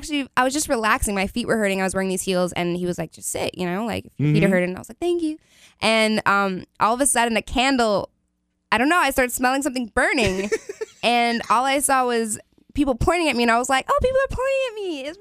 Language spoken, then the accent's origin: English; Toronto, Ontario, Canada; I'm from Toronto, too. We're Canadian buds